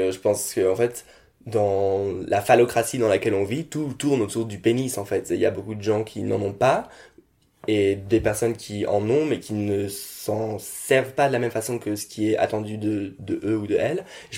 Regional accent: France; born there; je suis né en France, je suis français.

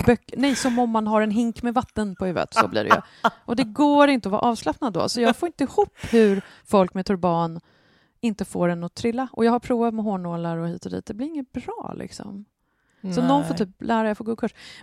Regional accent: Stockholm, Stockholm County, Sweden; Alla kommer hata mig, men det gör inget, för jag är en vidrig stockholmare.

